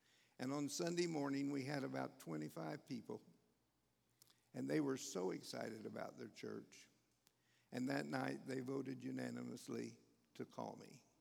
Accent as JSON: {"language": "English", "region": "Missouri", "country": "United States", "said": "And I was from Missouri. And I decided that's where God wanted me to be the rest of my life."}